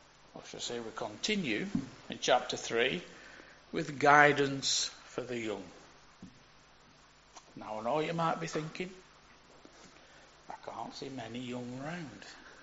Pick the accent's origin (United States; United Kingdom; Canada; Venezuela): United Kingdom; Burnley, North West England; I'm from Burnley, I tend to drop my H's.